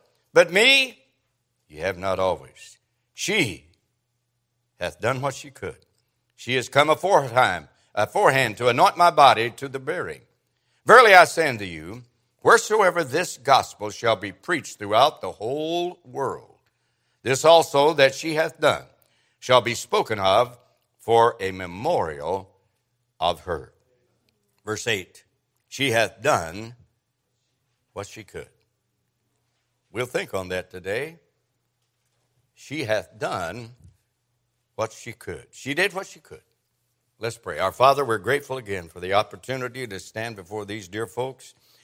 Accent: Kentucky, United States; She knew I was from Kentucky.

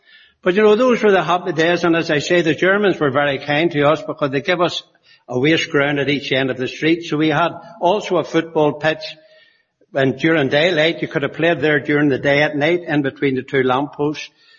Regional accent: Belfast, Northern Ireland, United Kingdom; born there; I was born in 1942 in Montreal Street in Belfast.

